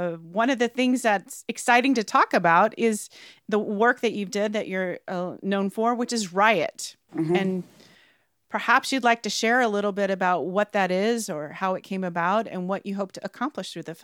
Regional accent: United States; I relate to it as an American

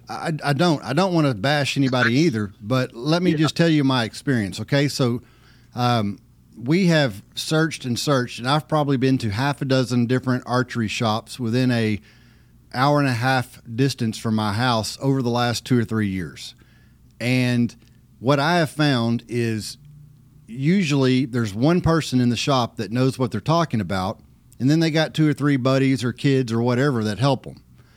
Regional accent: Texas, United States; I'm from East Texas, okay? And I'm about as redneck as you can get as far as hunting goes. I'm just a good old backwoods boy.

